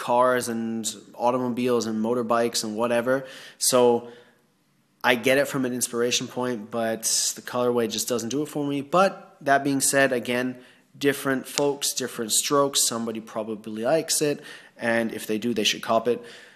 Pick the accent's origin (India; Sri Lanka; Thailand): Thailand; which I wore Climacool all the time growing up in Thailand, where it was like 36, 37 degrees Celsius every single day.